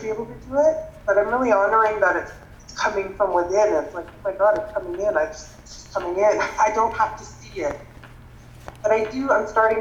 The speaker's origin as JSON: {"language": "English", "country": "United States", "said": "So I'm American in that sense that I'm pretty high on myself."}